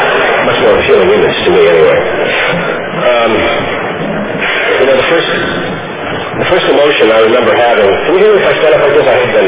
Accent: New Orleans, Louisiana, United States; born there; I was born in New Orleans, Louisiana.

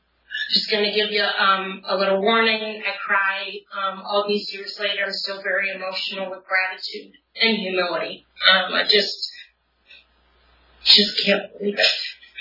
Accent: Ohio, United States; now in California, United States; You know, I'm from Ohio, so I've been out here in California for about 3 years.

